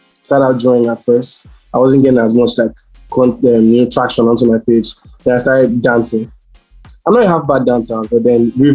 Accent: Nigeria; I'm a Nigerian, I'm an African

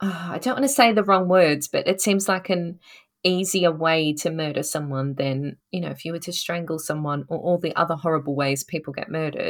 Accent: Australia; Because I'm from Australia and you should know about this.

